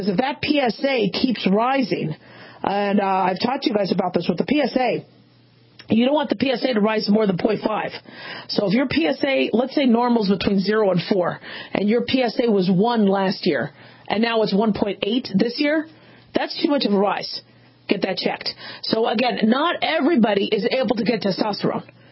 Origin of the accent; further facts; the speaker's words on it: Phoenix, Arizona, United States; You know, I grew up in Phoenix, and, you know, teachers in the carpool line, they actually have to wear tennis shoes